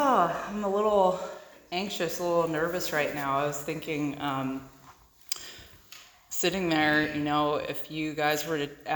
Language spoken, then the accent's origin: English; Los Osos, California, United States; growing up in Los Osos, as I'm sure a lot of you know, it's a really small town. There's not a lot to do. A lot of people go there to retire.